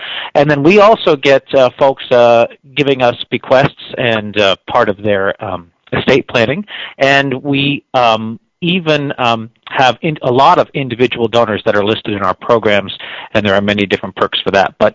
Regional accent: Kansas City, United States; I come from Kansas City, by the way, so everything is up to date there as well.

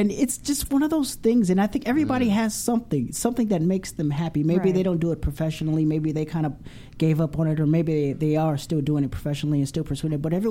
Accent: Chicago, Illinois, United States; Oh, boy. I grew up in Chicago.

